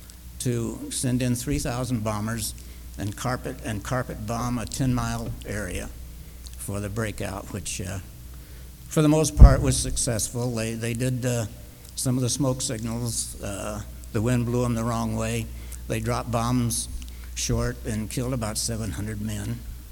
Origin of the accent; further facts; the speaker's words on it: Florida, United States; I was born and raised in Florida. I had never seen snow when I went overseas.